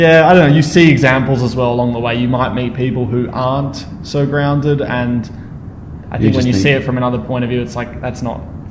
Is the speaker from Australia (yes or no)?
yes; Perth, Western Australia, Australia; growing up in Perth, for example, like we always had pretty good weather. You grow up close to the beach.